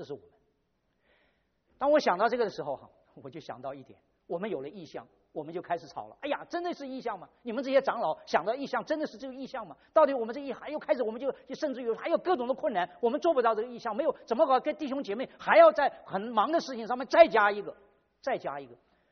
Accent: China; 因为我从中国来，所以我要做

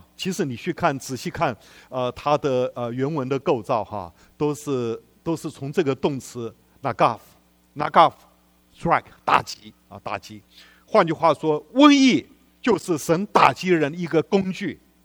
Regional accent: Yilan County, Taiwan; 我小时候在台湾长大，那时候台湾我们知道我们最害怕的是霍乱啊。

